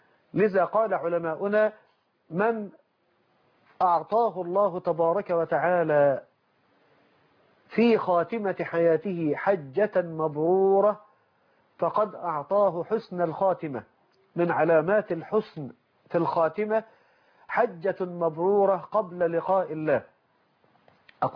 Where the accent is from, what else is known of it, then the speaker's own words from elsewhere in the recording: Mansoura, Dakahlia, Egypt; أن رجلا من مدينة المنصورة من مدينتي